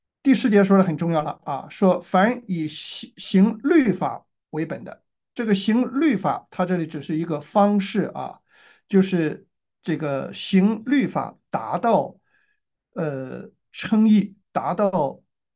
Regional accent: China; 所以我们中国人说"金无足赤，人无完人"啊。

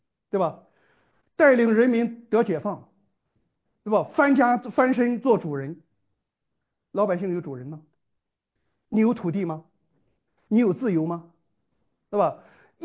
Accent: China; 所以我们中国人变得非常的萎缩

